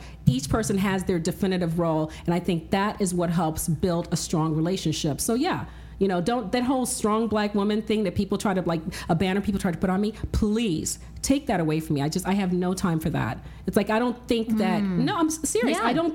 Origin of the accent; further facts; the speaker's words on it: Nigeria; Oh, totally. I am Nigerian.